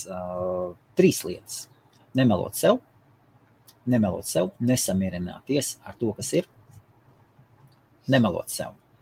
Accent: Jelgava, Zemgale, Latvia; Es pats esmu no Jelgavas.

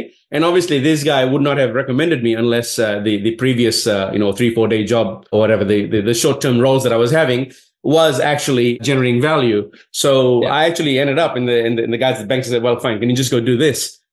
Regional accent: Fiji; now in Sydney, Australia; the only reason why he invited me for a chat was because I was from Fiji.

